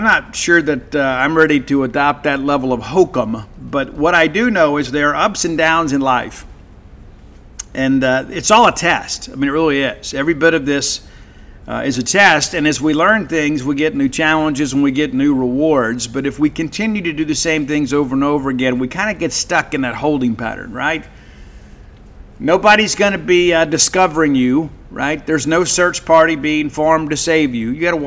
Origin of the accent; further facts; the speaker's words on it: Mississippi, United States; I always get mine with ranch dressing because I'm from South Mississippi. It's kind of in the Highway 98, Ten Commandments.